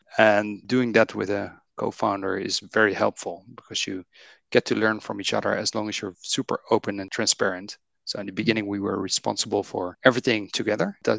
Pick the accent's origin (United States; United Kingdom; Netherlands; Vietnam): Netherlands; English is a second language; I think the multiple languages is relatively easy because I'm from the Netherlands and Dutch is not that useful in the rest of the world.